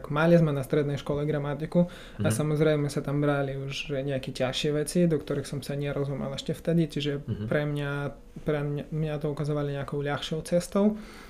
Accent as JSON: {"language": "Slovak", "country": "Ukraine", "second_language": "Slovak", "lives_now": "Slovakia", "said": "učil som sa slovenčinu 3 mesiaci a na Ukrajine, som z Ukrajiny"}